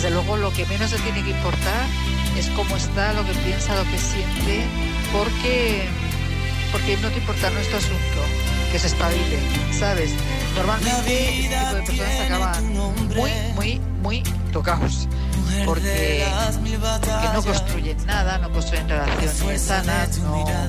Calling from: Madrid, Community of Madrid, Spain; de Madrid

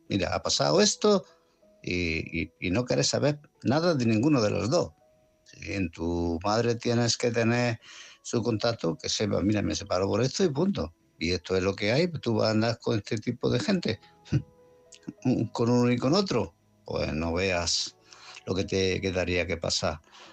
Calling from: Málaga, Andalusia, Spain; de Málaga.

